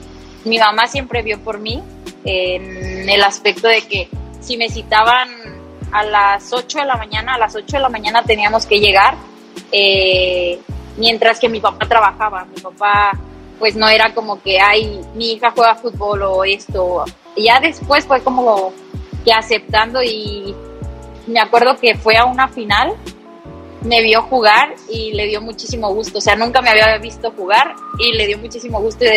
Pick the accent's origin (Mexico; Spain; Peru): Mexico; Guadalajara, Jalisco; Bueno, soy de Guadalajara, nací aquí.